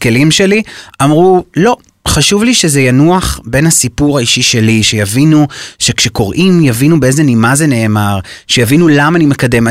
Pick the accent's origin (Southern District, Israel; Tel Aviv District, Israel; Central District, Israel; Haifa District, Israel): Haifa District, Israel; Tirat Carmel; עכשיו אני גדלתי בטירת הקרמל, זה הערת פיתוח קשוחה